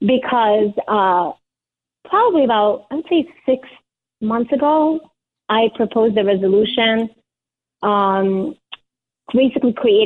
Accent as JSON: {"language": "English", "country": "Ukraine", "said": "I'm an immigrant from Ukraine. I know we're going to talk about Ukraine, but I am an immigrant from Ukraine. I was born to a Jewish family."}